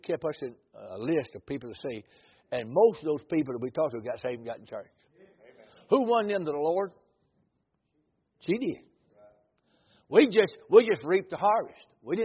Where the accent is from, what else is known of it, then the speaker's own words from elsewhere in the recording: Batesville, Mississippi, United States; I'm from Batesville, Mississippi area, down about an hour south of Memphis.